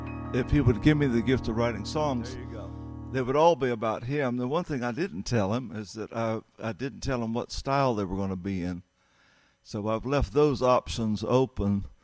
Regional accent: Bible Belt, United States; and so I grew up in the Bible Belt around cotton fields, going to a little country church.

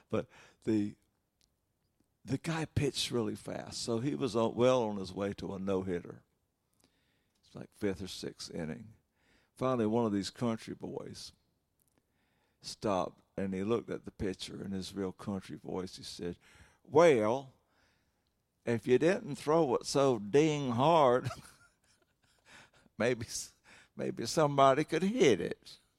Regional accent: Red Hill, South Carolina, United States; I grew up near Red Hill, but the official name in the voting precincts is Rattlesnake Springs.

